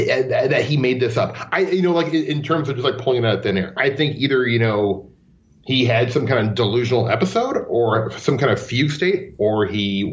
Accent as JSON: {"language": "English", "town": "Omaha", "region": "Nebraska", "country": "United States", "said": "I'm from Omaha, Nebraska, and Ashland is, like, 25 miles away."}